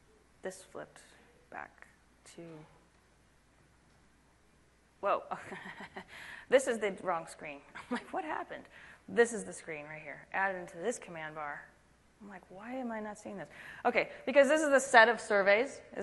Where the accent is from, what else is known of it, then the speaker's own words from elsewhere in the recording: California, United States; I'm from California.